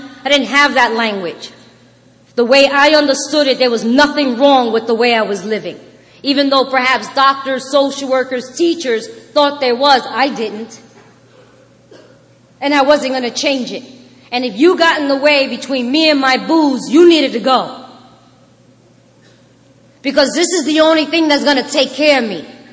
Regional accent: Puerto Rico; first language Spanish; English is a second language; I got to do it in Spanish for the first time. You know, it's my first language. That was beautiful to tell my story. Oh, we were crying. It was a mess. We're very passionate peoples.

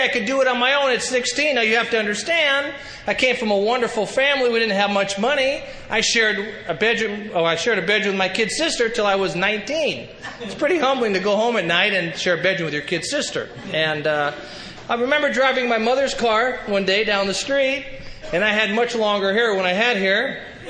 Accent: Sherman Oaks, California, United States; I remember as a kid growing up in Sherman Oaks, the age of about 16, my father said, son, it's time we sit down and have a talk.

